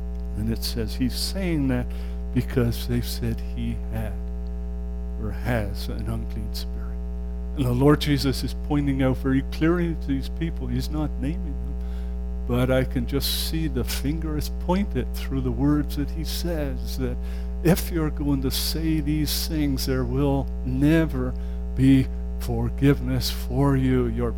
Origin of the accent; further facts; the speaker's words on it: England, United Kingdom; And I come from England.